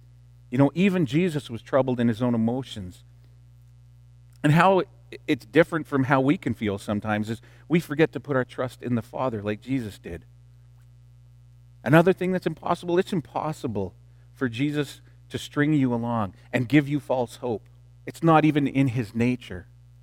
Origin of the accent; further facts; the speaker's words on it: Greendale, United States; Our church, the church that I grew up in Greendale, was right across from a biker gang